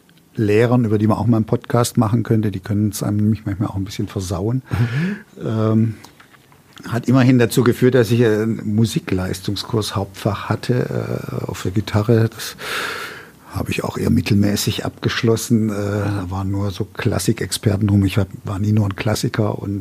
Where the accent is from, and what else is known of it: Baden-Württemberg, Germany; moved away as an adult; now in Bochum, Germany